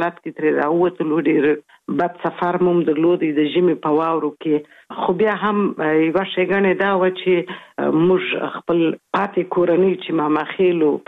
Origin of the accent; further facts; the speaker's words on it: Kabul, Afghanistan; also born or lived in Kandahar; اصلا خو زه زېږېدلې په کندهار کې یم، خو دغه دقیق مې دی نیم کال وم څلور میاشت وم درې میاشت وم کابل ته تللی وم میشت سوی یو.